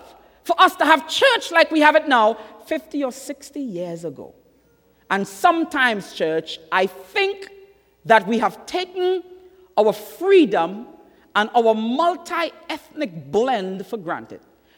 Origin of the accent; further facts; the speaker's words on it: Trinidad & Tobago; That when I tell you I'm from Trinidad, you will not ask me what part of Jamaica that is.